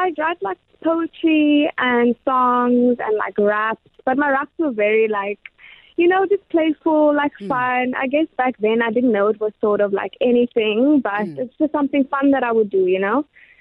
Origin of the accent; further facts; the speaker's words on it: Mthatha, Eastern Cape, South Africa; born there; now in Port Elizabeth, South Africa; Yes, so I was born in Mthatha, actually, at St. Mary's Hospital.